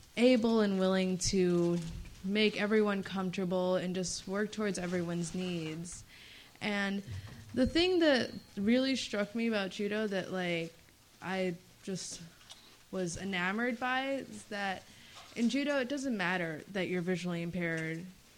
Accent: Chicago, Illinois, United States; I'm from Chicago, and I'm a senior at Walter Payton College Prep

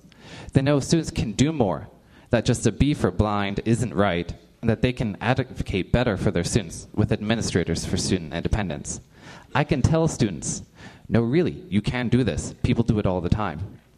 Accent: New Hampshire, United States; I have to admit, I'm from New Hampshire, and I'm kind of scared of the South.

